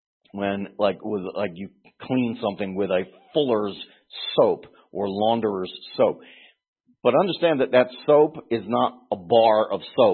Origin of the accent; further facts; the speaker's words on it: Pennsylvania, United States; from years ago, Western Pennsylvania, growing up in Western Pennsylvania when I was a kid, what people call soda, it was pop.